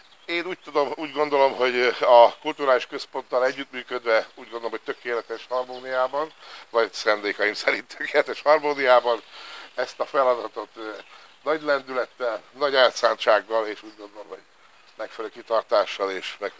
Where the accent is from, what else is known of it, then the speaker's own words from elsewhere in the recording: Békés, Hungary; Ide születtem, alapvetően békési, törzsgyökeres békési vagyok. Egy pár évet eltöltöttem szülővárosomtól távol.